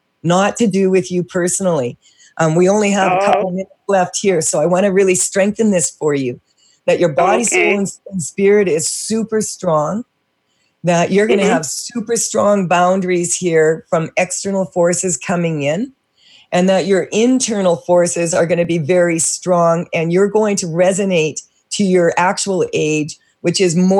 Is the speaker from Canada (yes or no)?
yes; Canada; because I'm Canadian, I'm assuming, that I was saying I'm sorry up to 25 times a day.